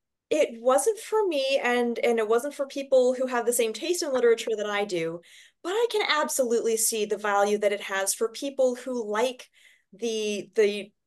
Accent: Nevada, United States; Originally from rural Nevada, now living in Maine.

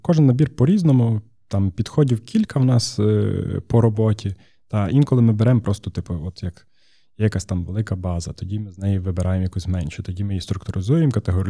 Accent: Lviv, Lviv Oblast, Ukraine; Ось, коли ми зі Львова, то це для нас кожен раз якась поїздка така, типу відрядження в Київ

